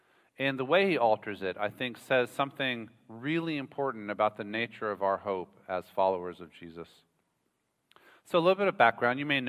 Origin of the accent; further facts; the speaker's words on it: United States; accent: American; I would like to apologize for my American accent. Whenever I hear Scottish or English or just British accents, I feel bad about myself and my country.